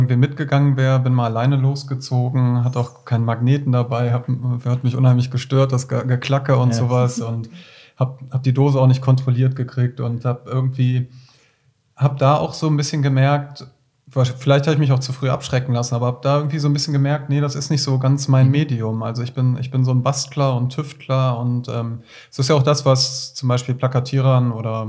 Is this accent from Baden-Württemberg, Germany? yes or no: no; Düsseldorf, North Rhine-Westphalia, Germany; now in Berlin, Germany; ich komme aus Düsseldorf